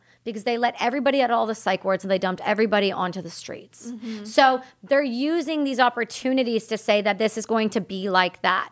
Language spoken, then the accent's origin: English; Canada; because I'm Canadian.